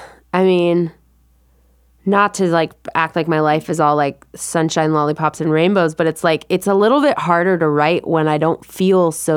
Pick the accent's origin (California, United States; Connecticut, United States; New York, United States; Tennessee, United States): California, United States; yep, I'm from California, I love it.